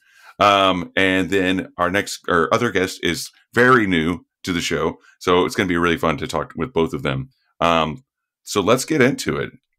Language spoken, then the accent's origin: English; Lone Wolf, Oklahoma, United States; I'm from Lone Wolf, Oklahoma, and the Coyotes are our mascot. So it's basically named after our high school football team.